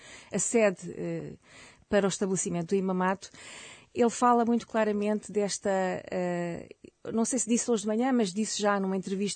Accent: Portugal; De ser portuguesa. E aqui eu falo enquanto portuguesa

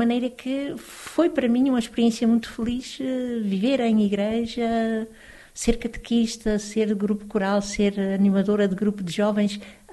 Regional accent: Ponta Delgada, Azores, Portugal; Sou natural da Ilha das Flores, numa freguesia pequenina, Ponta Delgada, lá ao norte da ilha.

